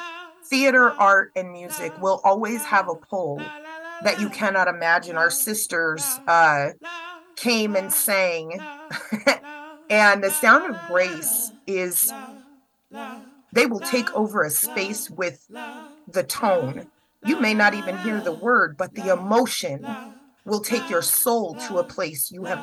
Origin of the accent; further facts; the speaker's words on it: Colorado, United States; Let me tell you, I am from Colorado. I am a native. I used to go to parties in Boulder in my teen and 20 years. I went to CU Denver.